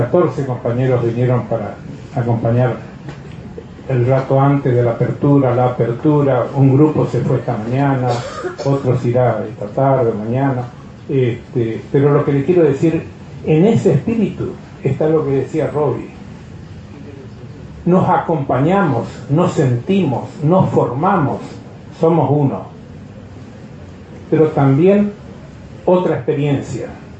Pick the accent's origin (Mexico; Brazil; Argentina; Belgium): Argentina; Northeast Argentina; somos NEA, nosotros somos Argentina, nosotros somos patria